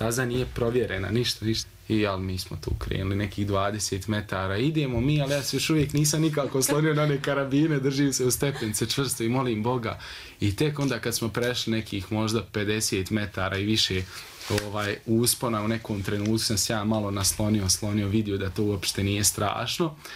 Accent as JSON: {"language": "Serbian", "town": "Banja Luka", "region": "Republika Srpska", "country": "Bosnia & Herzegovina", "said": "Mi smo iz Banja Luke."}